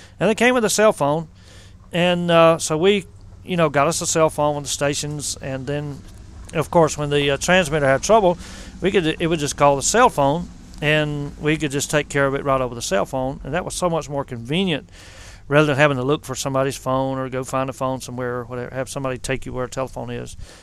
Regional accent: Rock Hill, South Carolina, United States; now in Henderson, United States; Which lasted for about a year, till I moved up here to Henderson in 86. I am originally from the Fort Mill, Rock Hill area of South Carolina.

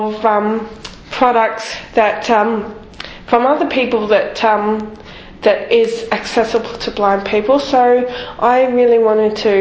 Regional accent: Melbourne, Victoria, Australia; from Melbourne, Australia. Although I'm currently staying in Dubai with my dad for a few weeks.

